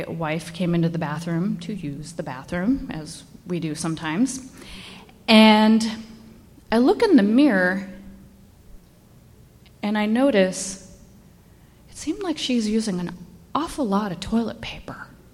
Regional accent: San Jose, California, United States; also born or lived in Mountain View; I was actually born in Mountain View, California. And I was actually raised for a few years after I was born in Mountain View in San Jose, California.

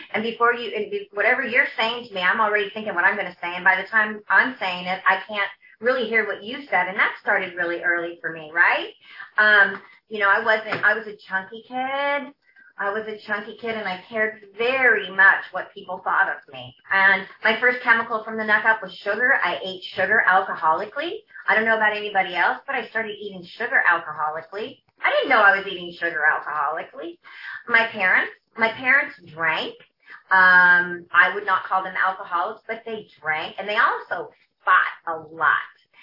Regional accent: Torrance, California, United States; You know, I was raised in Torrance, California.

